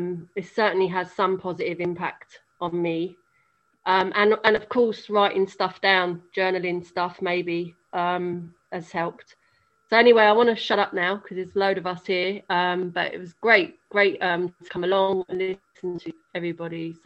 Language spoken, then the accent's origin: English; London, United Kingdom; I'm an alcoholic from London.